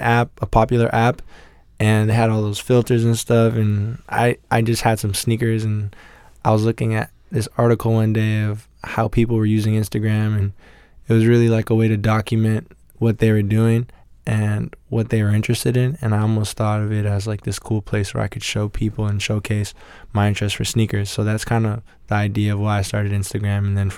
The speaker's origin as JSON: {"language": "English", "town": "Toronto", "region": "Ontario", "country": "Canada", "tie": "born or raised there"}